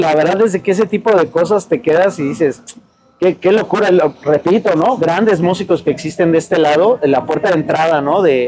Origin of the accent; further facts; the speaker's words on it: Cuautitlán Izcalli, State of Mexico, Mexico; now in Playa del Carmen, Mexico; Nunca se va a quedar atrás, obviamente, Cuautitlán Izcalli